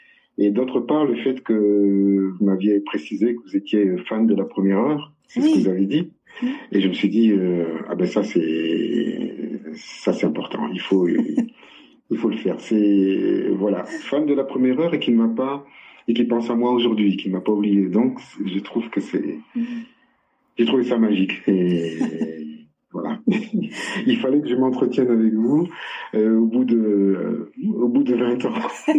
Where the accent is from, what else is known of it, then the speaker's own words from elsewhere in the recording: Porto-Novo, Ouémé, Benin; born there; je suis né au Bénin, à Porto Novo.